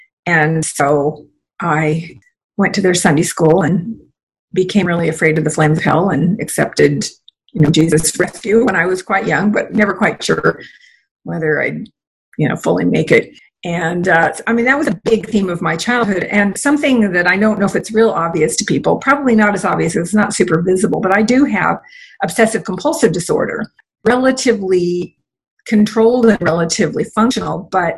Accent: Beaverton, Oregon, United States; I didn't actually grow up in Portland. I was born here, but I was raised in Beaverton in a GI Bill house out on originally a gravel street in Beaverton when Beaverton was tiny, like 3,000 people.

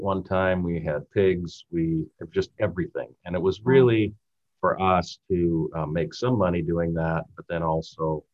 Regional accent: Minnesota, United States; moved away as an adult; also born or lived in Kansas City, United States; Yeah, I'm from Minnesota, and after I graduated college in 1985, I went to Kansas City, and we lived there for nearly 17 years.

